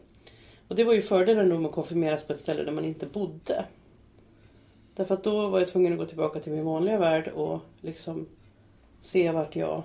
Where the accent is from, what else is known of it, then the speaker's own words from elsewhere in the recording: Gothenburg, Västra Götaland County, Sweden; Men vi kom från Göteborg.